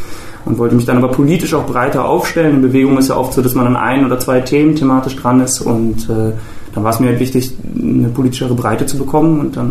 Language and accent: German; Oldenburg, Lower Saxony, Germany; also born or lived in Bremen; ich bin 1990 geboren und komme eigentlich aus dem hohen Norden, und zwar bin ich geboren in Aachen, das ist Niedersachsen, kurz hinter Bremen. Die ersten Jahre dann in Bremen aufgewachsen, dann nach Oldenburg gezogen, da sozusagen groß geworden